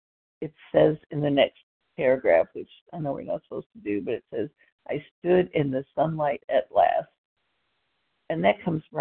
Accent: Plano, Texas, United States; I'm from Plano, Texas, just outside Dallas.

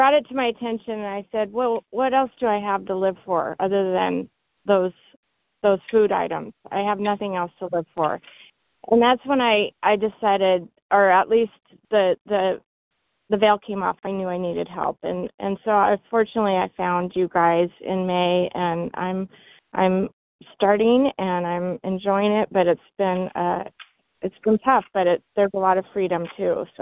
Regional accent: Washington, United States; I'm from Washington State.

